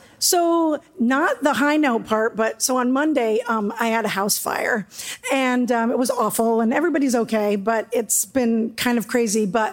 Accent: Portland, Maine, United States; I'm from the Portland, Maine area. And, Maine in the house.

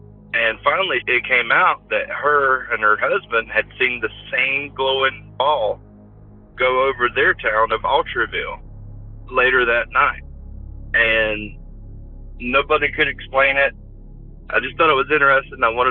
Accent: North Carolina, United States; I'm from Sampson County, North Carolina.

